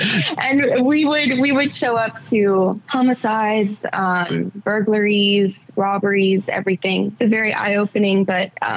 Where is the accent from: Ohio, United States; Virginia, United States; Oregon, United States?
Virginia, United States; Lynchburg; I'm originally from Lynchburg, Virginia, which is a smaller town in Virginia, right below Charlottesville, Virginia